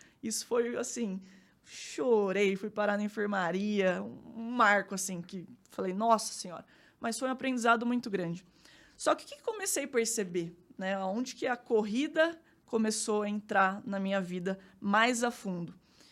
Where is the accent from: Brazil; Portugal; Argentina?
Brazil; Paulínia, São Paulo; Eu sou. Sou de Paulínia. Interior.